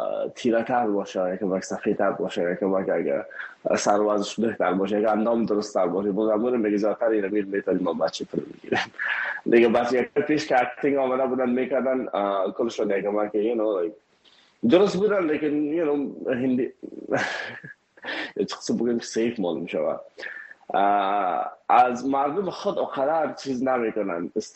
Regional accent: Afghanistan; now in India; ما یک مهاجر بودیم مثل تمام مهاجرهایی که از افغانستان ایلا کردیم ما آمدیم طرف هندستان

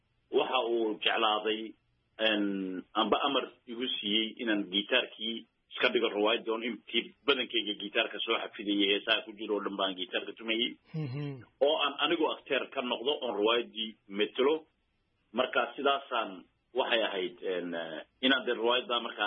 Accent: Djibouti; iyaan anigu ahaa xaafada lixaad iyo afraad ee dalka Jabuuti ayaan ahaa calanka ka hor halkaasuu dareenka fanku igaga dhashay

